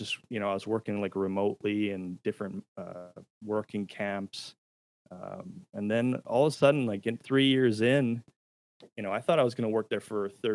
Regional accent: Alberta, Canada; So like my background, where I'm from, I grew up in Alberta, Canada. I grew up in a family household that had an outfitting business.

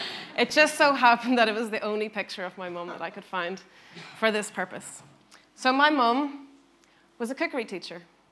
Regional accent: Northern Ireland, United Kingdom; I was born in Northern Ireland, and the town that I grew up in was a seriously oppressive place.

